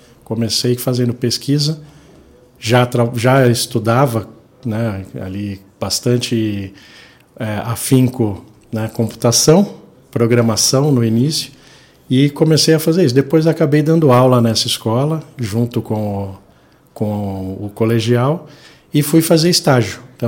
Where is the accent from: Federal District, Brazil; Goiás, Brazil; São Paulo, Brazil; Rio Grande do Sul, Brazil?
São Paulo, Brazil; born there; Nasci em São Paulo.